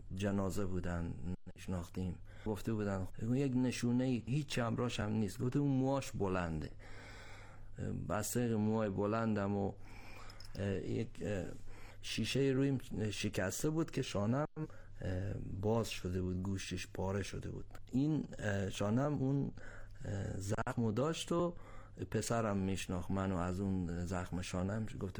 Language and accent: Persian; Iran; also born or lived in Herat, Afghanistan; من در هرات به دنیا آمدم سال 1302. 43 سال عمرمه. بزرگ شدم در ایران. فکر میکنم سال 76 بود ما آمدیم ایران.